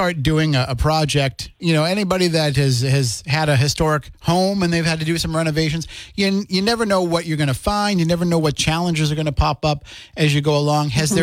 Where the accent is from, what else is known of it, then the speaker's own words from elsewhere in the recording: New Bedford, Massachusetts, United States; And I'm like, well, I'm from the New Bedford area.